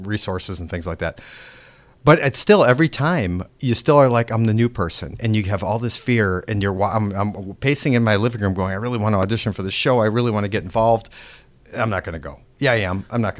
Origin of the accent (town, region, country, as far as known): Appleton, Wisconsin, United States